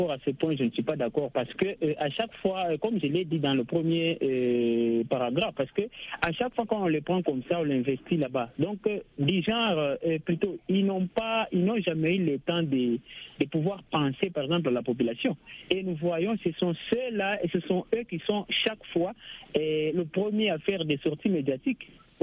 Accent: DR Congo; comme chez nous en RDC

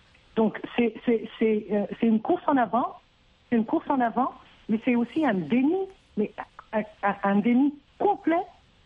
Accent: Burundi; en tant que Burundaise, je ne peux pas y souscrire.

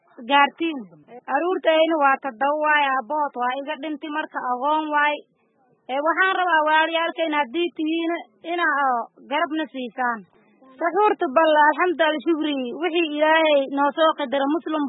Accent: Kamsuuma, Lower Juba, Somalia; aniga waxaan ka imaaday degmada oo kamsuume ah ana hadda idin la hadlaayo

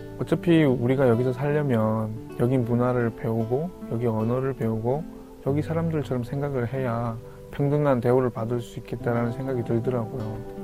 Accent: North Korea; now in South Korea

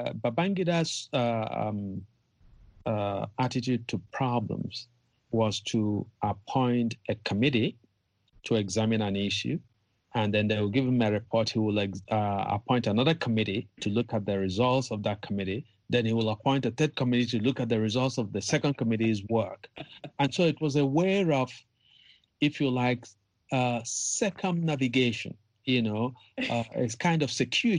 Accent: Nigeria; magazines in Nigeria my last year in high school. My piece was carried by a major state newspaper in my home state.

